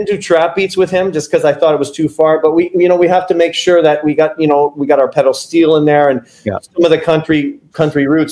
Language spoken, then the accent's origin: English; Canada; but being a Canadian and trying to break down there is really tough because we don't naturally have that accent and stuff.